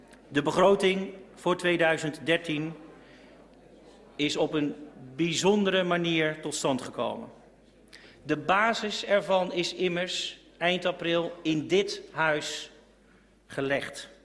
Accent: Netherlands; Maar daar zijn we Nederlanders heel goed in.

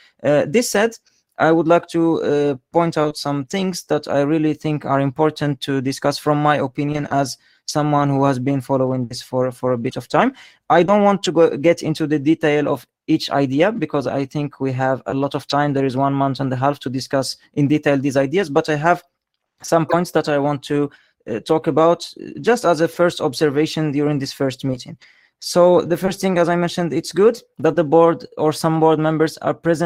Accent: Morocco; now in Sweden; I am a Wikimedian from Morocco. Although I am based in Sweden

